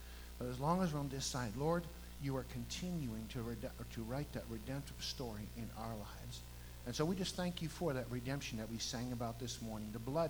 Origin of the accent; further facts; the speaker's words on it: Lethbridge, Alberta, Canada; as Pastor David shared, we're from Lethbridge, Alberta.